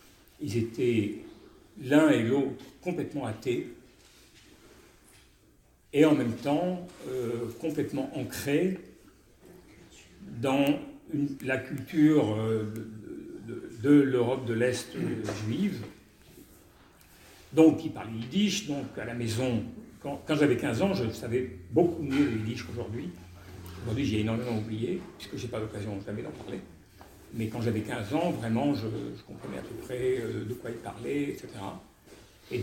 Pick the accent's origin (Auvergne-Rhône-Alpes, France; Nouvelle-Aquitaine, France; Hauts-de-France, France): Nouvelle-Aquitaine, France; Bordeaux; born there; Et ma mère de la Silésie polonaise. Mais moi, je suis né en France, à Bordeaux, juste après-guerre. J'ai été éduqué comme juif